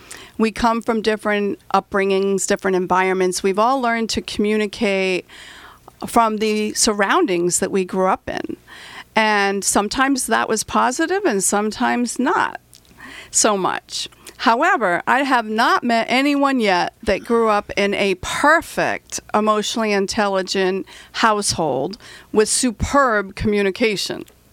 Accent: Rhode Island, United States; And I come from Rhode Island, where the loud Italians and the crazy Irish people live.

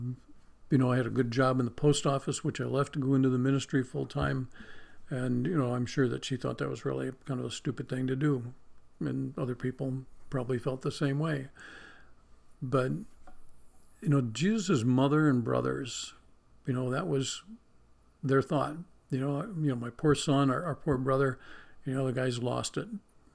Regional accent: Ripley, New York, United States; Now, I was born and raised in Ripley, New York, a little town in the far, far west corner of New York State on Lake Erie and the Pennsylvania border.

